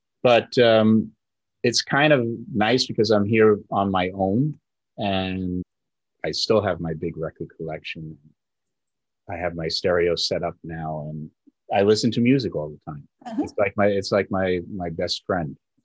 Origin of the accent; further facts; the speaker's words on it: Queens, New York, United States; also born or lived in Manhattan; I was always a New York boy. You know, I was born in the Bronx. I grew up in Queens. I lived in Manhattan for 20 some odd years.